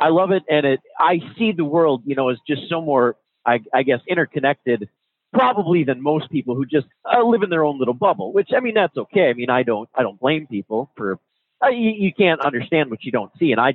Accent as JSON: {"language": "English", "region": "Minnesota", "country": "United States", "said": "Yeah, I am from Minnesota."}